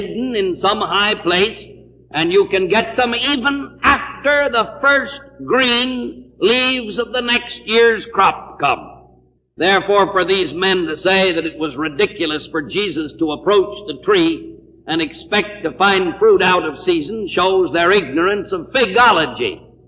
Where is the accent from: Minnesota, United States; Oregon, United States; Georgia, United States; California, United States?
California, United States; I was brought up in California. The house in which I was born had approximately 75 feet away from it a fig tree.